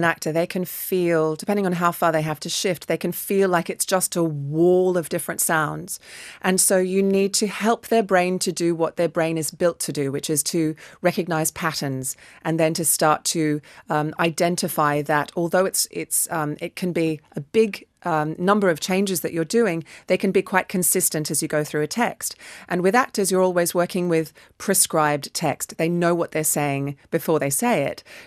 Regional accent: Australia; accent: Australian; So if we do, in Australian, we do a light L and a dark L.

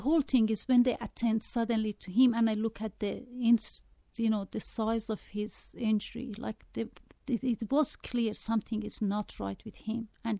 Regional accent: Australia; I am Australian. I love Australia.

